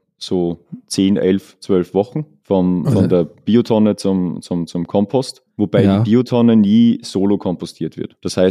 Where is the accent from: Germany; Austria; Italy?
Austria; bei uns in Österreich.